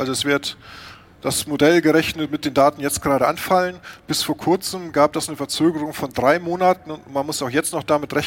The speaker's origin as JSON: {"language": "German", "town": "Hanover", "region": "Lower Saxony", "country": "Germany", "said": "ich komme aus Hannover"}